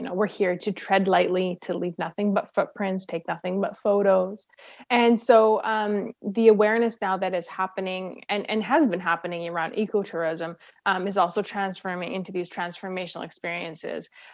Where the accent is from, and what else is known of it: Canada